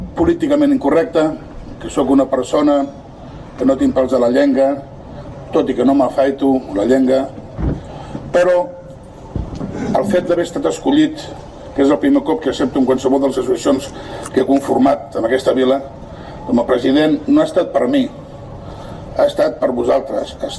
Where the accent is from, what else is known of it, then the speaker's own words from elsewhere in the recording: Sitges, Catalonia, Spain; sou tan sitgetans com jo.